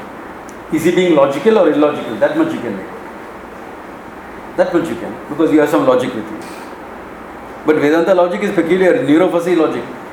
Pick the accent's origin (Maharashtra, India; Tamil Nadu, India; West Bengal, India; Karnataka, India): Maharashtra, India; Mumbai; growing up in Bombay, things are so crazy. That also in the 60s.